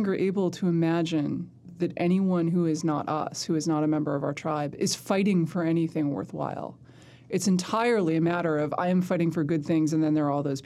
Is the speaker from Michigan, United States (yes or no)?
no; Manhattan, New York, United States; I would have kind of assumed that most of the people I knew in high school were liberal because I grew up in Manhattan.